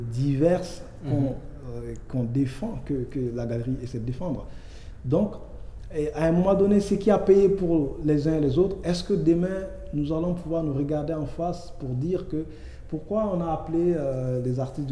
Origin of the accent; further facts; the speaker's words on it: Burkina Faso; Chez nous, au Burkina, on a 45 langues, par exemple.